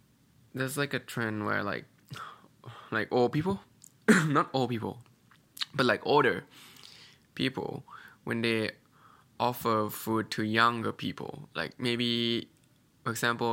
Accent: Thailand; especially Southeast Asians, because that's where I'm from. I'm from Thailand

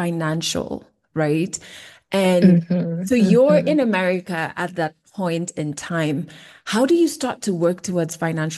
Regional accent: Kenya; I'm Kenyan. I'm Luo.

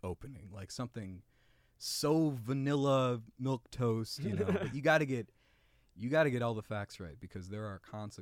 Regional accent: St. Charles, Illinois, United States; I'm from St. Charles.

